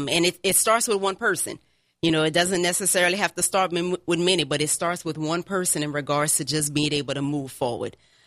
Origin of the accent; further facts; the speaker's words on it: Lafayette, Louisiana, United States; I'm from Lafayette.